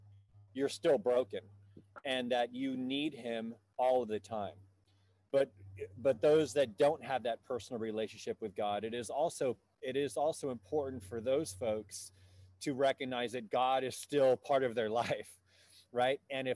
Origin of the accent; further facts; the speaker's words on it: Redwood City, California, United States; my parents allowed me to stay in the room that I grew up in Redwood City.